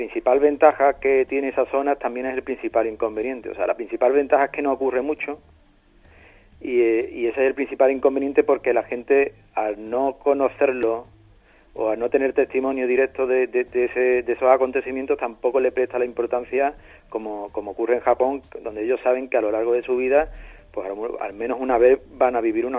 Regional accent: Huelva, Andalusia, Spain; yo soy onubense

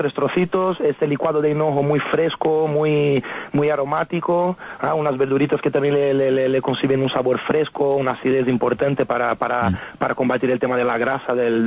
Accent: Brazil; Spanish is a second language; now in Spain; Yo soy brasileño.

